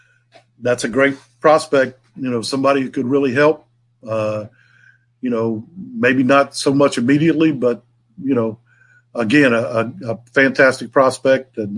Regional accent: Goldsboro, North Carolina, United States; And again, growing up in Goldsboro, you know, most of my high school teammates all wound up in East Carolina

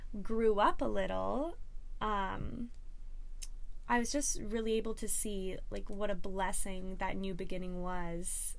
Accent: Ottawa, Ontario, Canada; And then I was 15 and my parents divorced, and so I moved with my mom from Ottawa to Kingston.

